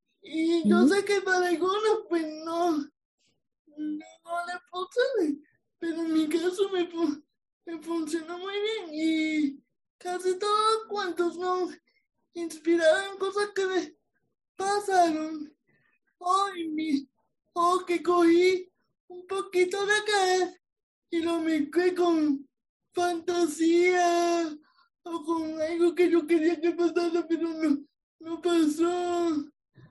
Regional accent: Caguas, Puerto Rico; born there; Pues yo soy escritora, soy natural de Caguas, pero me crié en Calle.

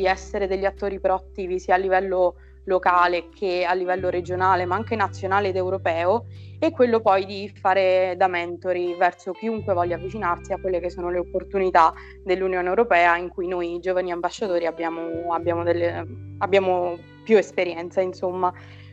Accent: Apulia, Italy; moved away as an adult; ho 22 anni, sono una pugliese ma trapiantata in Friuli Venezia Giulia per gli studi.

